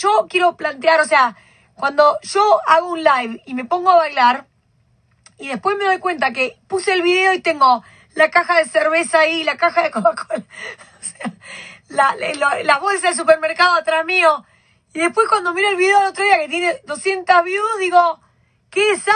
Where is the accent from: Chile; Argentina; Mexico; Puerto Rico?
Argentina; now in Vermont, United States; lo que hago yo como argentina, latina, hispana, para sobrevivir en Vermont